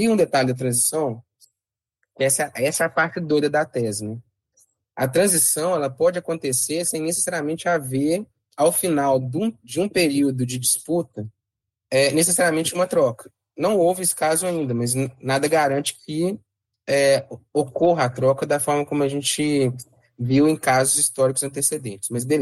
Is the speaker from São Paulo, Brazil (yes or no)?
no; Minas Gerais, Brazil; Como bom mineiro que eu sou, eu diria que a China está comendo pelas beiradas ainda.